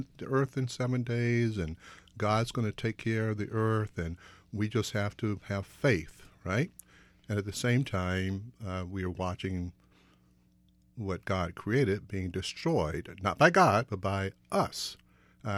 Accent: Southern United States, United States; I came through a sort of evangelical background as a young man growing up in the South

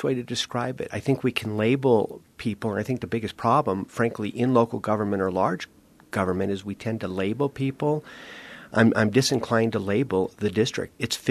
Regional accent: Denver, Colorado, United States; But since I have lived in Colorado most of my life, I grew up in North Denver.

